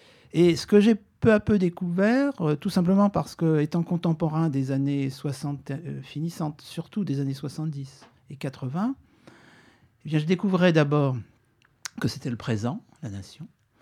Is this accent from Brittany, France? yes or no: yes; Brittany, France; pas simplement parce que je suis breton comme lui